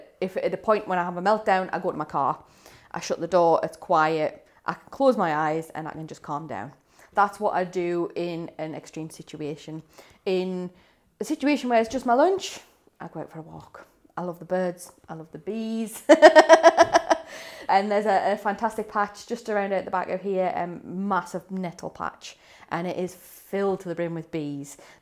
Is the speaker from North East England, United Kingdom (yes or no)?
yes; Sunderland, North East England, United Kingdom; are you from Newcastle? Nope, Sunderland. I probably get asked if I'm from Newcastle 2 or 3 times a day.